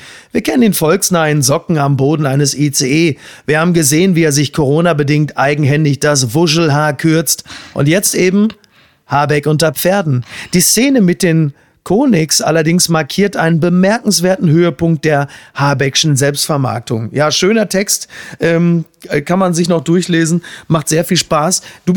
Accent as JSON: {"language": "German", "region": "North Rhine-Westphalia", "country": "Germany", "said": "Ich komme aus dem Ruhrgebiet"}